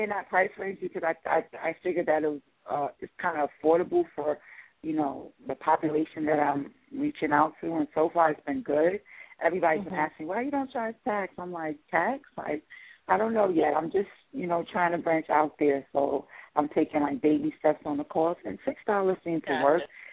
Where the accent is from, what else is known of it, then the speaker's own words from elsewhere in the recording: New York City, New York, United States; I was born and raised in New York City.